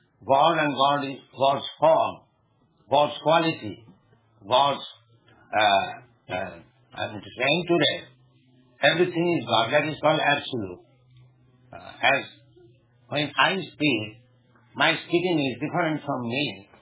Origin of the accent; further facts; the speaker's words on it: India; English is a second language; Yes, but those who are chanting, they are not dying. I'm Indian. I'm not dying.